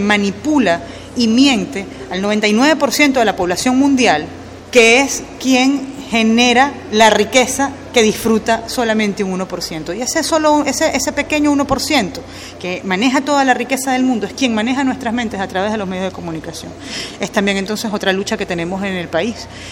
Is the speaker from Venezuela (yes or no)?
yes; Venezuela; yo vengo de Venezuela